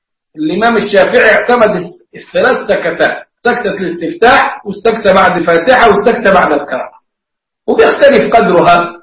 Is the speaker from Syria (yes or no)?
no; Upper Egypt, Egypt; أنا لما نشأت في الصعيد مذهبنا هناك مالكي، وأنا تعلمت المذهب الحنفي في الأزهر